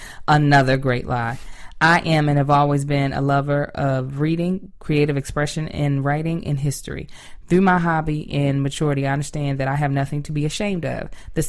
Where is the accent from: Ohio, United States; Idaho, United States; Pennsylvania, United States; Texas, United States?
Pennsylvania, United States; I am almost 20 years older than the two of you, born and raised in West Pennsylvania